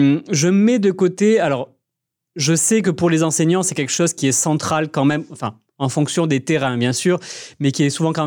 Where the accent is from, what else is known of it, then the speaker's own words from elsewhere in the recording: Paris, Île-de-France, France; accent: Paris; mon accent de Paris, on va dire, pour simplifier les choses. Et donc, je faisais exprès sur le marché à reprendre mon accent du sud